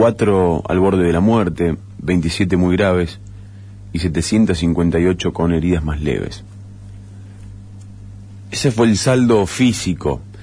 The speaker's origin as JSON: {"language": "Spanish", "country": "Argentina", "said": "define lo que somos como argentinos"}